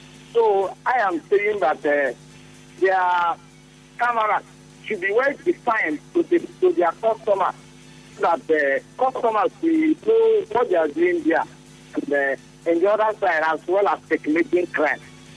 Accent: Nigeria; I'm looking at it as Nigerian

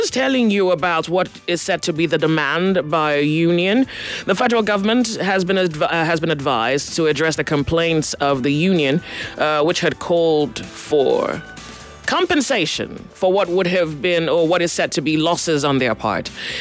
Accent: Nigeria; they've put me through something I call somewhat unbearable stress, just being a Nigerian.

